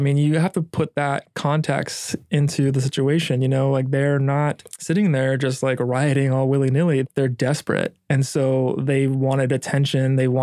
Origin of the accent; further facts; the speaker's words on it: the South, United States; I grew up in the South for middle school, high school, and being, you know, a little bit darker was always an issue. I've also experienced, you know, like as a gay man